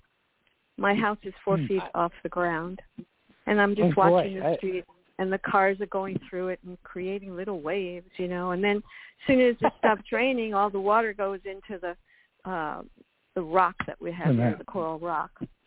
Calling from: Miami, Florida, United States; Miami, Florida.

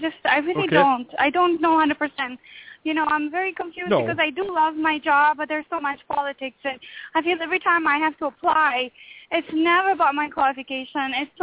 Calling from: New York, United States; Sure, I'm calling from New York.

